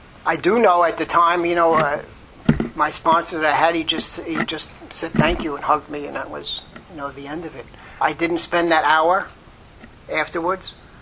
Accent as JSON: {"language": "English", "town": "Flushing", "region": "New York", "country": "United States", "tie": "born or raised there", "said": "I grew up in Flushing, and I went to St. Michael's Grammar School."}